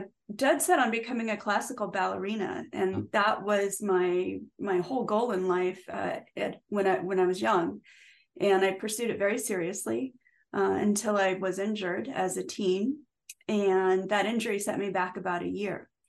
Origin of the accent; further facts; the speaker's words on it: Nebraska, United States; I went to, I'm from Nebraska, and I went to Smith College in Massachusetts.